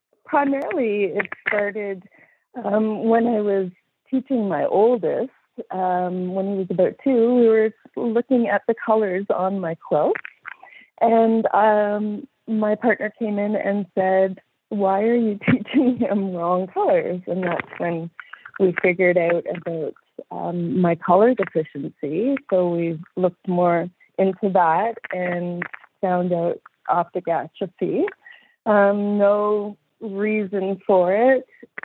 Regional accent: Ottawa, Ontario, Canada; now in Dawson, Canada; I'm originally from Ottawa and had a wonderful upbringing.

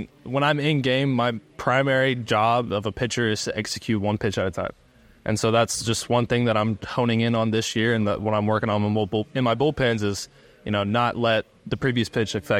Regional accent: Georgia, United States; I saw, you know, a lot of Braves cards because I'm from Georgia.

